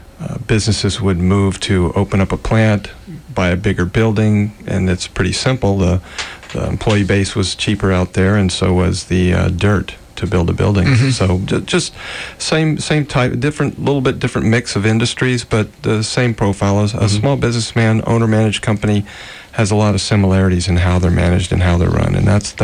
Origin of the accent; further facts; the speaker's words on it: Texas, United States; now in Los Angeles, United States; I grew up in Texas, went to the University of Texas. Met my wife, my future wife, on vacation and moved out here to get married